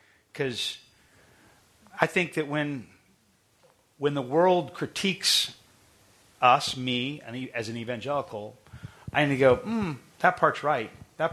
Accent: Virginia, United States; I grew up in Northern Virginia

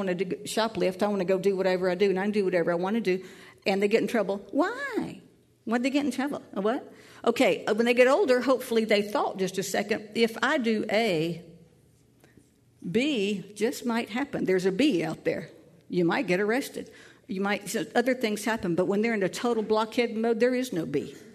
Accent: Tennessee, United States; This one is so funny that I had in my high school. I'm from Tennessee.

